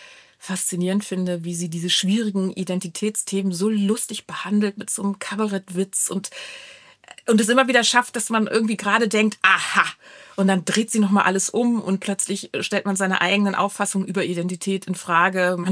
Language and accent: German; Salzgitter, Lower Saxony, Germany; Ich komme ja aus Salzgitter, aus so einem Stadtzusammenhang, wo es so ganz viele Menschen gibt